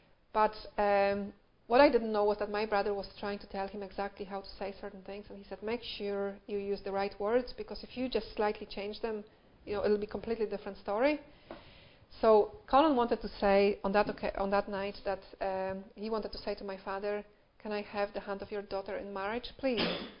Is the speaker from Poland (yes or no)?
yes; Poland; English is a second language; now in United Kingdom; I'm not from Northern Ireland. I come from Poland. And English is not my first language